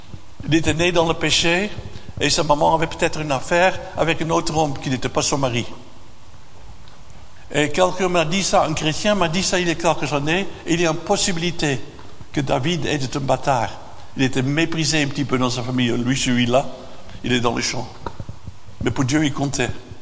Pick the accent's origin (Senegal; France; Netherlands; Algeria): Netherlands; Haarlem, North Holland; French is a second language; Moi, je viens d'une famille de la Hollande, de Haarlem. Ma maman était catholique d'origine, mon père était protestant d'origine.